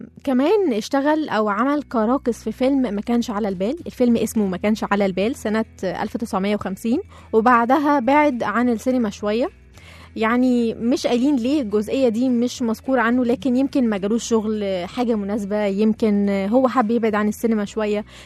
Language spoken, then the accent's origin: Arabic; Egypt; فكانت اقرب لينا احنا كده كمصريين عنها كواحده اجنبيه